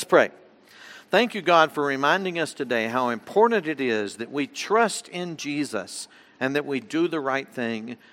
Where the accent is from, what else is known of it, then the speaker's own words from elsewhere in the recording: Texas, United States; growing up in North Texas and going to my grandparents in North Louisiana